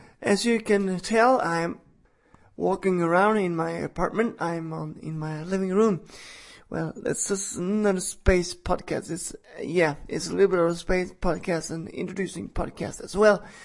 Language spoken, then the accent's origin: English; Sweden; English is a second language; and I am from Sweden.